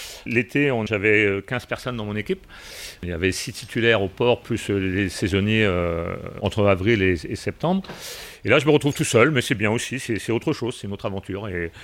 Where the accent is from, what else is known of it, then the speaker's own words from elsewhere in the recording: Belle-Île-en-Mer, Brittany, France; J'ai commencé ma carrière ici, je suis originaire de Belle-Île.